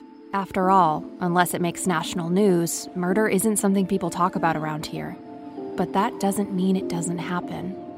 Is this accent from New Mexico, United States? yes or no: no; Maine, United States; baffling cold cases from my home state of Maine, New England, and small towns across America.